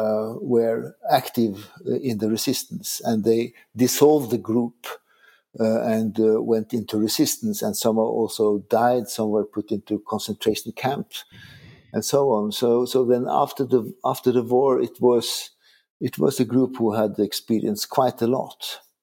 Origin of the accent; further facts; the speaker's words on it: Norway; I am a so-called after the war child, and growing up in Norway after the Germans left